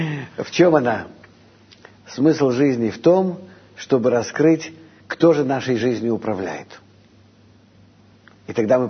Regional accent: Vitebsk, Vitebsk Region, Belarus; Нет, я вообще из Витебска.

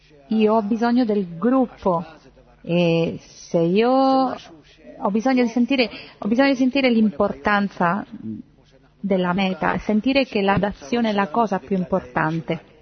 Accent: Turin, Piedmont, Italy; dall'Italia, da Torino. Noi siamo venuti qui 50 persone dall'Italia.

